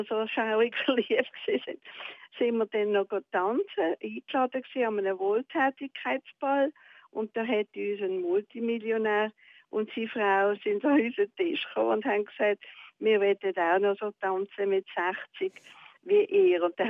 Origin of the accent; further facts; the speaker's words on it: England, United Kingdom; Es ist ja so, ich bin auch in England aufgewachsen